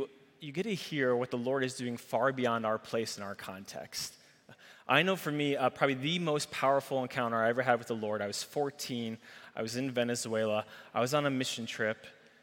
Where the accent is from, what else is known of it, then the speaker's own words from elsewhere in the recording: Michigan, United States; now in Chicago, United States; I've lived in Chicago for the last 20 years. This is home. I grew up in Michigan.